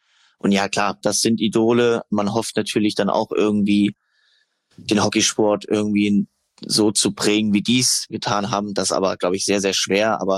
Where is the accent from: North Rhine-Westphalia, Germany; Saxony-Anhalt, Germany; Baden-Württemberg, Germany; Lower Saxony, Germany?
Saxony-Anhalt, Germany; Köthen; now in Hamburg, Germany; Und die Medaille hängt auch bei meinen Eltern in Köthen, da wo ich herkomme und ist gar nicht hier in Hamburg.